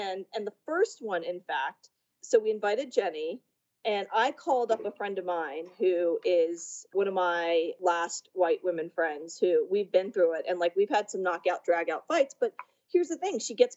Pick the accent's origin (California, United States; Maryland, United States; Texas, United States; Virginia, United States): Virginia, United States; Richmond; I was, you know, born and raised in Richmond, Virginia, the capital of the Confederacy.